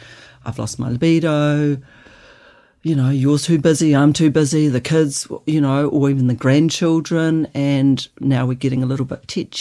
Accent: New Zealand; also born or lived in New Plymouth / Christchurch / Auckland; now in Whangamata, New Zealand; I'm from New Zealand. Mm-hmm. I was born in New Plymouth and I grew up in Wellington and Christchurch. And then I've lived in Auckland and now I live currently in Whangamata in the Coromandel. Mm. So I feel like I'm a Kiwi.

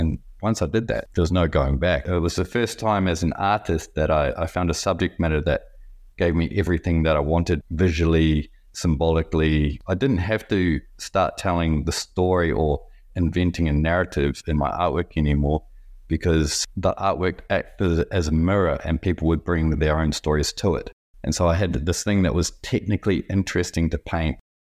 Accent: New Zealand; growing up in New Zealand

